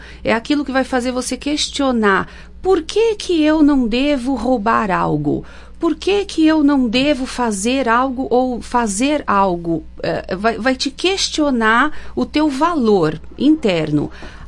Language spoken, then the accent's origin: Portuguese; São Paulo, Brazil; also born or lived in London / Rio de Janeiro; Eu sou paulista, morei lá toda a minha vida, a não ser uma parte que eu morei 2 anos em Londres, mas toda a minha vida em São Paulo, os últimos 7 anos que eu fiquei no Rio de Janeiro